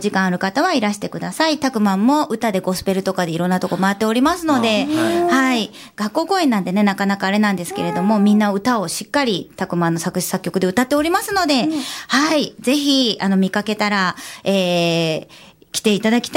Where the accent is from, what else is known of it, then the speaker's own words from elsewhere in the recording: Matsukawa, Nagano, Japan; そして私の地元長野県松川町なんですけれども